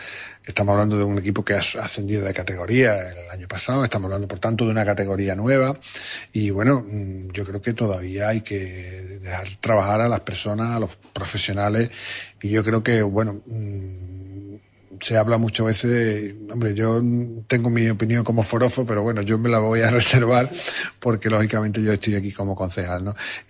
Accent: Huelva, Andalusia, Spain; Yo que soy, me crié en Isla Chica

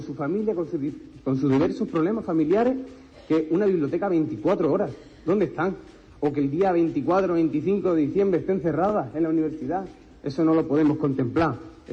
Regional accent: Huelva, Andalusia, Spain; Soy un joven onubense, inquieto, activo con su ciudad

